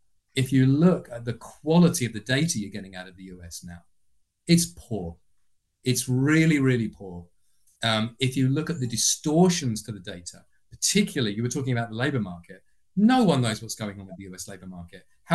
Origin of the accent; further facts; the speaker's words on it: United Kingdom; I'm being facetious as a Brit